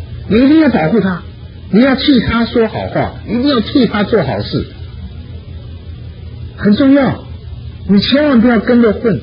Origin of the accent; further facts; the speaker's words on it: China; 爱一定要有话语，很重要，是我们中国人最难学的了，最难学的了。